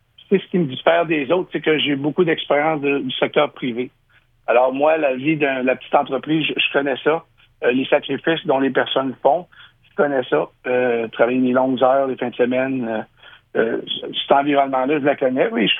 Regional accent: Quebec City, Quebec, Canada; moved away as an adult; now in Ottawa, Canada; je suis originaire de Québec, fait que c'est pour ça que je parle français, même si mon nom est anglophone, là. J'ai vécu 20 ans à Québec, et je suis déménagé à Ottawa, là, 20 ans. Je demeure dans la région, ça fait plus de 32 ans

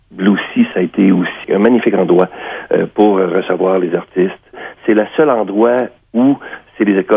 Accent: Quebec, Canada; Étant donné que je viens de la MRC de la vallée de la Gatineau, de Nome

